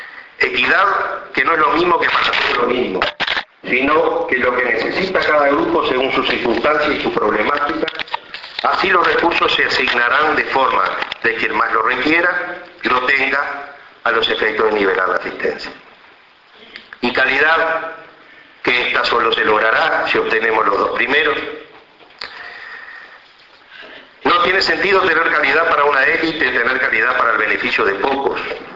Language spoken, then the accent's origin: Spanish; Uruguay; porque somos uruguayos y ya es marca registrada